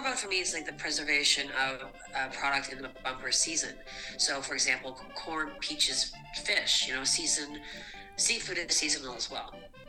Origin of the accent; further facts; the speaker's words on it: Prince Edward Island, Canada; I grew up in Prince Edward Island, right? So my family's from Ontario, but I'm from PEI.